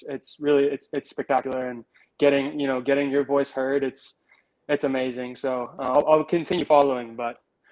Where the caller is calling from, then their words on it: Pittsburgh, Pennsylvania, United States; I'm calling from Pennsylvania.